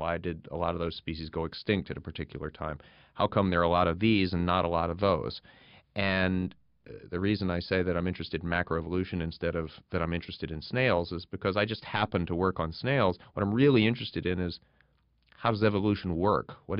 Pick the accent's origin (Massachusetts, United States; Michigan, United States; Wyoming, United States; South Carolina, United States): South Carolina, United States; also born or lived in New York City; So we moved to South Carolina when I was young from New York City, and my mother, bless her heart, spent a great deal of my childhood looking for those kinds of resources.